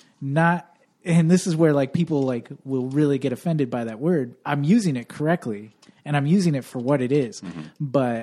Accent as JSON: {"language": "English", "region": "Michigan", "country": "United States", "tie": "born or raised there", "said": "I grew up in a rural town of Michigan with 95% white people."}